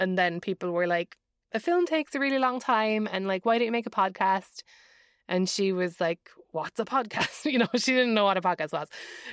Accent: Ireland; And I would say as an Irish person, I don't want to get into it.

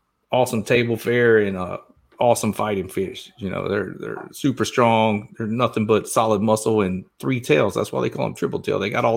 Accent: Georgia, United States; I grew up in Southeast Georgia, so I was very familiar with Indy Atlantic, Melbourne, Sebastian Inlet and all that, Vero Beach and all

